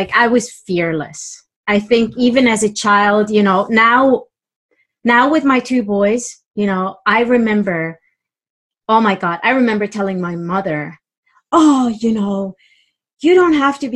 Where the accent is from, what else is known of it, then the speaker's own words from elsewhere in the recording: Transylvania, Romania; first language German; English is a second language; I was born in Romania as this Saxonian minority, which German-speaking minority mm-hmm. in Transylvania.